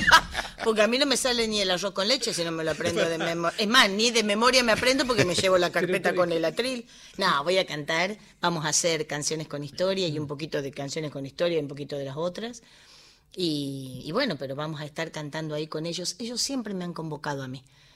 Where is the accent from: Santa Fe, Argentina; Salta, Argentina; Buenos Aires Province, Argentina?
Buenos Aires Province, Argentina; Cañuelas; cuando yo vuelvo para Cañuelas, que no sé si te dije que soy de Cañuelas.